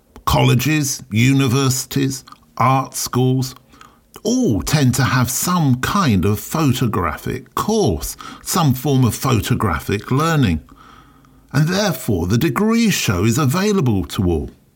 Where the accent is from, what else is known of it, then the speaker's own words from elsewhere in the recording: London, United Kingdom; I'm a Londoner, now that I'm based way outside London